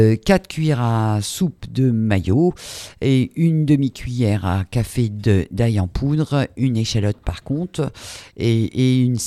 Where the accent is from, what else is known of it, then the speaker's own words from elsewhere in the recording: France; Je suis française, donc j'ai dit ranch.